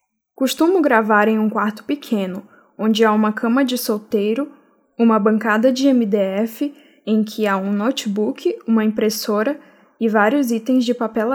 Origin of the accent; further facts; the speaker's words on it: Belém, Pará, Brazil; born there; now in Macapá, Brazil; tenho 23 anos. Nasci em Belém do Pará, mas moro atualmente em Macapá, no Amapá. Sou parda